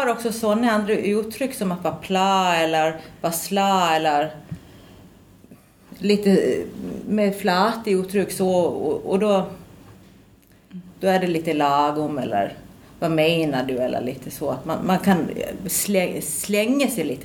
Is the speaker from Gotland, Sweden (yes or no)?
yes; Gotland, Sweden; accent: Gotlandic; Jag kommer från Gotland.